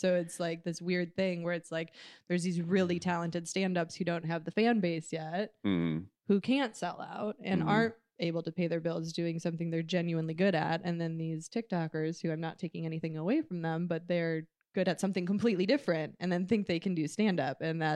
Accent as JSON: {"language": "English", "town": "Big Bend", "region": "Wisconsin", "country": "United States", "tie": "born or raised there", "said": "Like yeah, suburbs of Milwaukee. I went to Maguanago High School. I grew up in Big Bend, which is, there's 1,100 people there."}